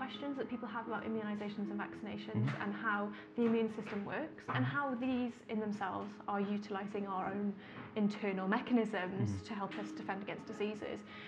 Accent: Wales, United Kingdom; for me as a Welsh person, the scientists in Wales are doing to help tackle cancer

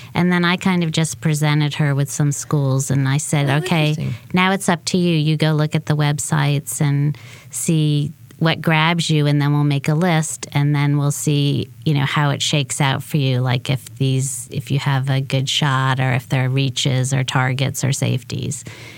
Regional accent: Connecticut, United States; Well, that's kind of funny, because I'm from the North. I'm from Connecticut.

